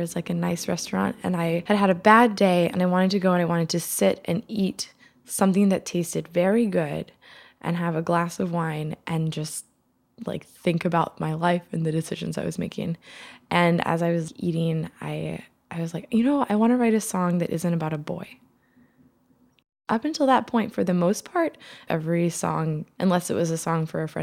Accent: Midwest, United States; I'm from the Midwest, and that was kind of like my little thing that I'd carry around

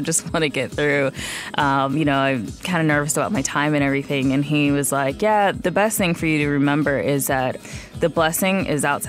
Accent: Atlanta, Georgia, United States; I am 31 years old, and I'm from Atlanta, Georgia.

